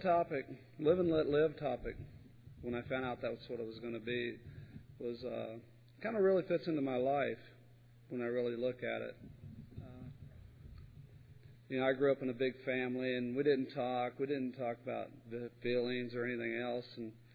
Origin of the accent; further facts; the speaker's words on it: Kentucky, United States; also born or lived in East Los Angeles; I was born in East L.A. and grew up in Kentucky in a little bitty town. But we had lived in a couple other places.